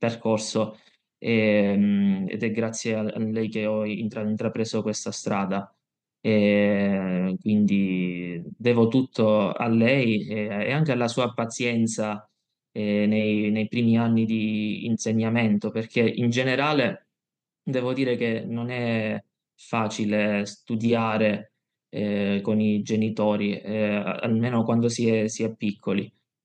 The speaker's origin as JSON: {"language": "Italian", "town": "Gela", "region": "Sicily", "country": "Italy", "tie": "born there", "said": "Che da Gela, il mio paese di nascita, mi portavano per 3 volte alla settimana a Catania"}